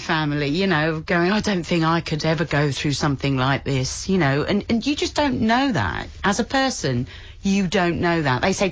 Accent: London, United Kingdom; I'm a Londoner.

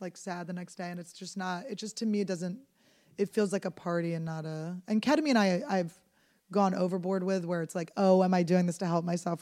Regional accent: Philadelphia, Pennsylvania, United States; Or no, we were in Manayunk in Philadelphia. I grew up in Philadelphia.

